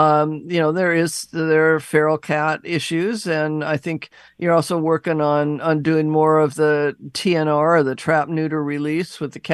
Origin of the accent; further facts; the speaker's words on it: Seattle, Washington, United States; When I grew up in Seattle, it was normal.